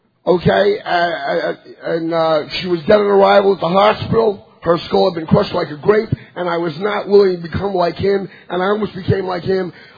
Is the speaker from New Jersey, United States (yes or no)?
yes; Scotch Plains, New Jersey, United States; I'm an alcoholic from Scotch Plains, New Jersey.